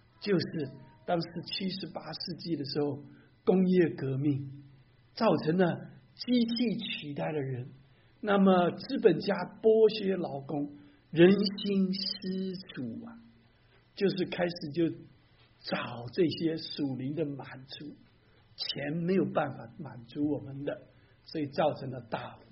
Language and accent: Chinese; Kaohsiung, Taiwan; 我记得我小时候在家乡高雄西子湾海边游泳的时候